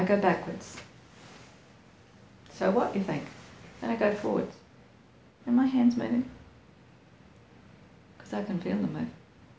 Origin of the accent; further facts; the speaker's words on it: New Zealand; I'm a Kiwi.